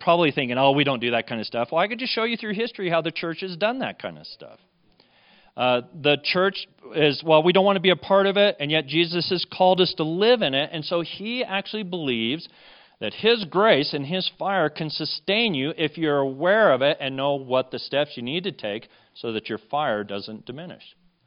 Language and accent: English; Pueblo, Colorado, United States; her and I were raised in Pueblo, Colorado.